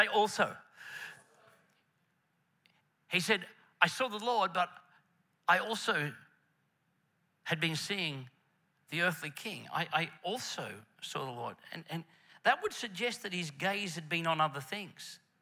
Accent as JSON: {"language": "English", "region": "Queensland", "country": "Australia", "said": "Not that you have any of that in Victoria, but I'm from Queensland."}